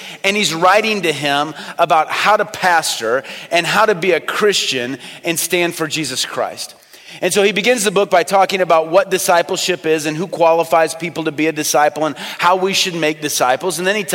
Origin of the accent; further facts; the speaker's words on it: Illinois, United States; I mean, I come from Illinois.